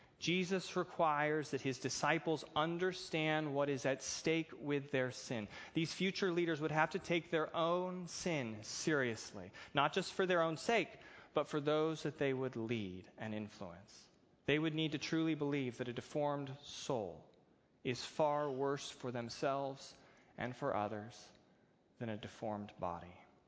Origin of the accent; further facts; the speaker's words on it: United States; That's me speaking as an American who loves food.